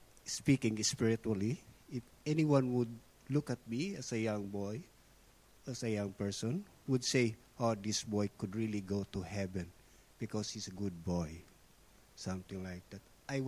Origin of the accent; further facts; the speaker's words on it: Philippines; now in Australia; So I came from the Philippines. So we moved here in Australia in year 2008. So when I was in the Philippines, I grew up like a religious boy